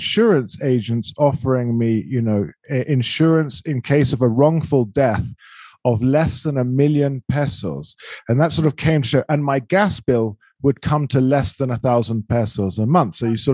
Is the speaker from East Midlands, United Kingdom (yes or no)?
no; London, United Kingdom; I'm from London, and England is a very classist society.